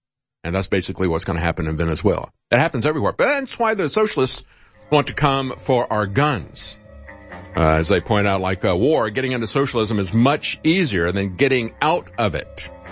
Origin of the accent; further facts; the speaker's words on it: Florida, United States; Quite frankly, I grew up in Florida.